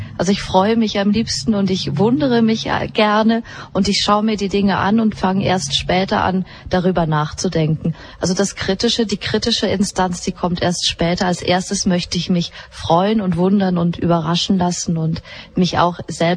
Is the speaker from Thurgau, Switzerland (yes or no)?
no; Neuchâtel, Switzerland; ich bin in Neuchâtel aufgewachsen, war da im Club Alpin Suisse und in der Section Jeunesse du Club Alpin Suisse